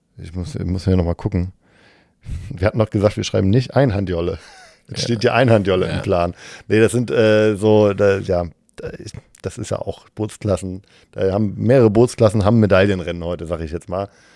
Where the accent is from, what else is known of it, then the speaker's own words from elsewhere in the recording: Kiel, Schleswig-Holstein, Germany; Ich komme aus Kiel